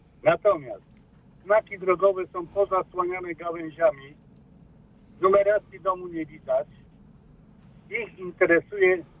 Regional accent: Poznań, Greater Poland Voivodeship, Poland; jestem zdępca. Rodowitym dębieszczaninem jestem

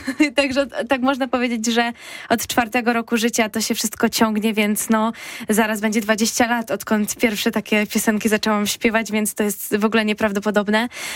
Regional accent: Konin, Greater Poland Voivodeship, Poland; Tak, pochodzę z Konina, tam się zaczęła moja droga artystyczna. No i w sumie, no, tam mieszkałam całe życie właśnie do momentu studiów

